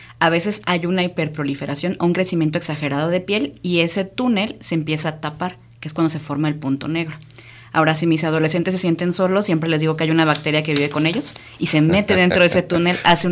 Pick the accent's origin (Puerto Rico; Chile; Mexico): Mexico; no voy a comer picante porque al final somos mexicanos.